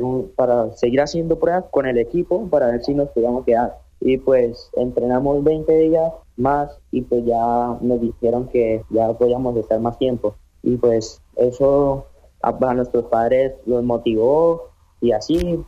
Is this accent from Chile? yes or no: no; San José del Guaviare, Guaviare, Colombia; tengo 16 años, nací en San José del Guaviare, me crié en el barrio del 20 de Julio y estudié en la institución educativa Alfonso López Fumarejo y en la Santander.